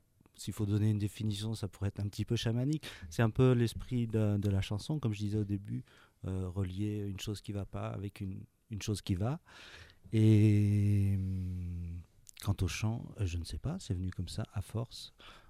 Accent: Pays de la Loire, France; je suis natif de, pas de Notre-Dame-des-Landes, mais de 10 km à côté. Donc, c'est un coin sauvage de marais, c'est l'estuaire de la Loire.

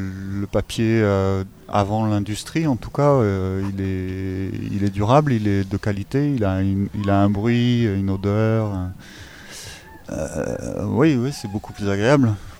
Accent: Nantes, Pays de la Loire, France; Moi, je suis de plus loin. De très loin. Moi, je viens de Nantes, mais bon, j'ai passé pas mal de temps dans le 04.

